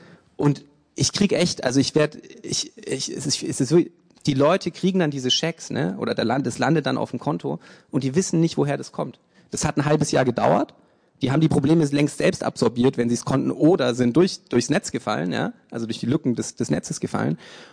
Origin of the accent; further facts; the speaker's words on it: Bavaria, Germany; ich komme ursprünglich aus Franken, ja, konservative Gegend.